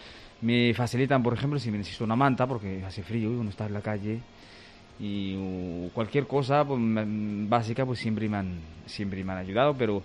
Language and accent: Spanish; Morocco; Spanish is a second language; now in Spain; Pues mi país es Marruecos, hace muchos años que he venido.